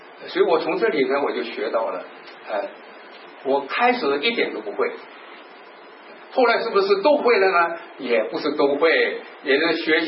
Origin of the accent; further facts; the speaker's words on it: Shanghai, China; accent: Shanghai; 我说我更不行什么呢？我不是标准的普通话，我是上海口音